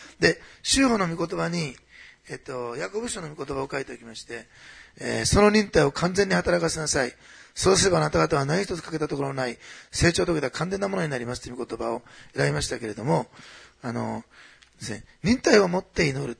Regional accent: Osaka, Japan; born there; 私はいつも言いますように、大阪生まれでせっかちなんですね。

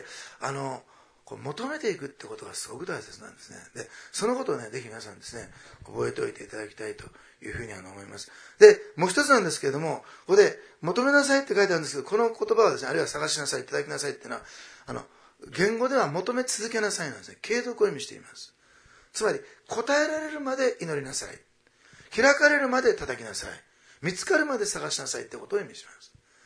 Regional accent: Osaka, Japan; 私は大阪出身なんですけど、大阪の名物は、岩おこしと岩さんなんですね。

